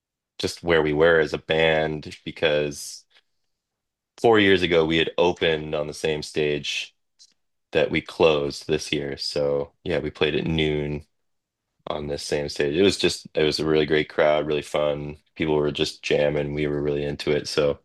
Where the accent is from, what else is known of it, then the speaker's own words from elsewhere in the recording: Chicago, Illinois, United States; I am from Chicago, Illinois, and it's good to be coming out to play for some Illinois neighbors in Bloomington.